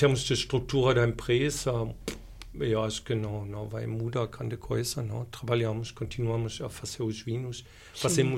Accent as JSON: {"language": "Portuguese", "country": "Germany", "second_language": "Portuguese", "said": "Não, eu sou alemão e na Alemanha... Não, somos todos europeus, mas..."}